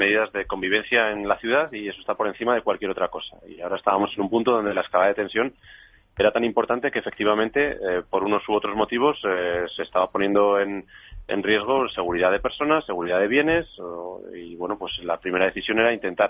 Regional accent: Burgos, Castile and León, Spain; yo además soy de Gamonal, conozco el barrio perfectamente, he nacido allí y me he criado allí.

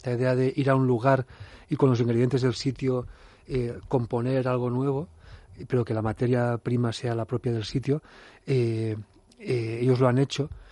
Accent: Girona, Catalonia, Spain; born there; Gente con la que yo, que nací en Gerona

